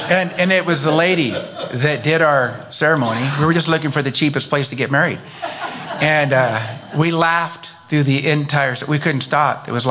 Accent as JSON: {"language": "English", "town": "Chico", "region": "California", "country": "United States", "tie": "born or raised there", "said": "And we moved to California not long after we got married, and moved back to my hometown there in Chico, California."}